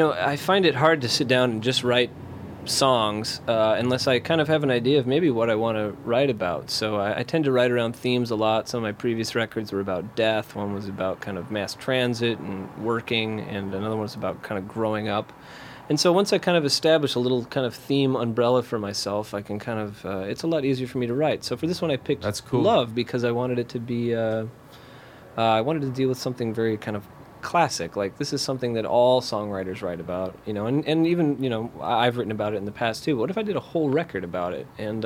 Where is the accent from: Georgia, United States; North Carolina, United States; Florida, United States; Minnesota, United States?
Minnesota, United States; Minneapolis; they have one in my hometown back in Minneapolis